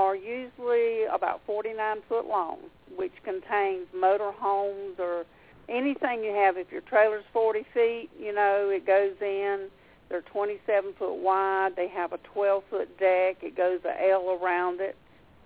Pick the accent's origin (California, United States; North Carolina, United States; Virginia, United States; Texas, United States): North Carolina, United States; Fayetteville; we're from Fayetteville, North Carolina. I just could never see us leaving there.